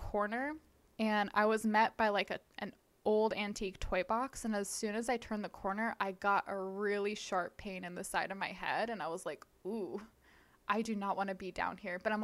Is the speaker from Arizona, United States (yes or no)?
yes; Tucson, Arizona, United States; My family, okay, so I'm from Arizona. I'm from Tucson, which is really southern Arizona.